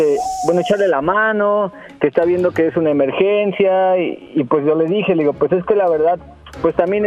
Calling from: Mexico City, Mexico; De aquí, de la Ciudad de México.

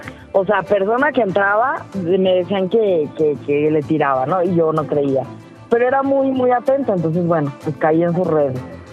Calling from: Mexico City, Mexico; De la Ciudad de México.

